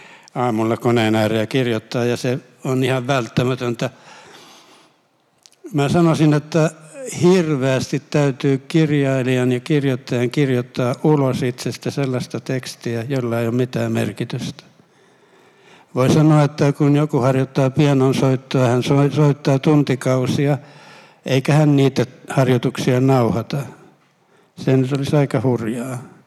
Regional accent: Lahti, Päijät-Häme, Finland; Mä olen kotoisin Lahden kaupungista ja siellä kirjallinen kulttuuri on hyvin vähäinen.

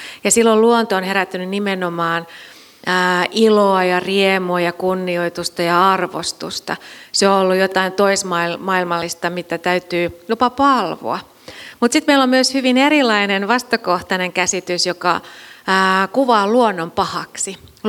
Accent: Central Finland, Finland; Mäkin kasvoin tuolla Keski-Suomessa sellaisessa pienessä kylässä, missä oli kansanlehtoja.

